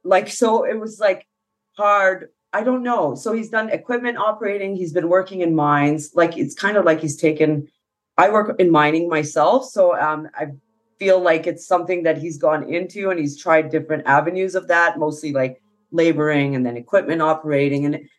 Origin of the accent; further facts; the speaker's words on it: Fort McMurray, Alberta, Canada; I think it's growing up in Fort McMurray, sometimes I think it was a curse.